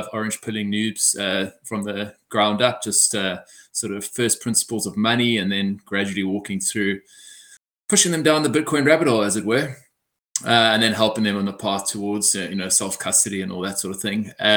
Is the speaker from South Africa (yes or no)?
yes; South Africa; And obviously being, as you can hear, I'm South African